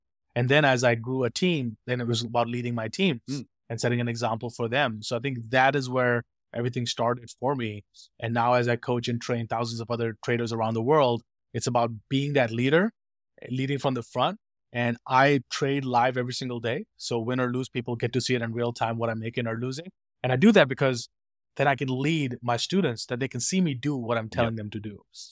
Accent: India; I grew up as an introvert. I grew up in India and conservative background.

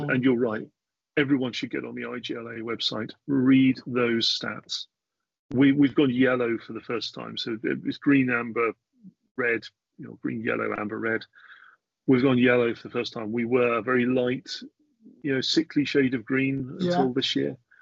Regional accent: Ireland; And yeah, I've been saying that as an Irish citizen myself, to some of my Irish friends, they're seeing it already.

